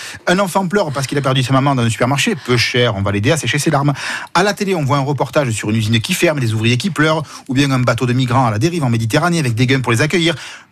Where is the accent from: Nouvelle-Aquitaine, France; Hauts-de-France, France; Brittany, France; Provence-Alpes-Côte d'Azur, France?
Provence-Alpes-Côte d'Azur, France; Marseille; Moi je suis de Marseille, moi pochère.